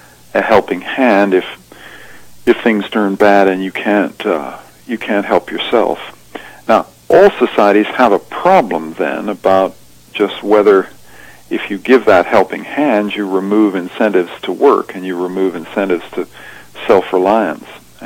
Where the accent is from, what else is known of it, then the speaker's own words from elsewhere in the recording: Canada; also born or lived in England; I'm a Canadian, and I've spent a lot of time in England